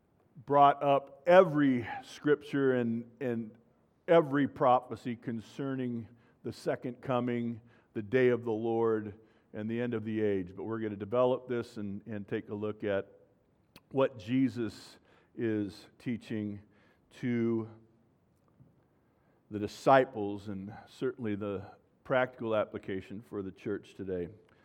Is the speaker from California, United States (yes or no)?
yes; California, United States; I grew up in Southern California, and I don't know how many of you used to be in Southern California